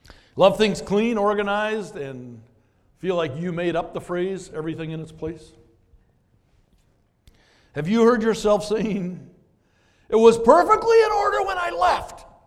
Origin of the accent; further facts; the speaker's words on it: Brooklyn Center, Minnesota, United States; In the home I grew up in Brooklyn Center, we slept in five bedrooms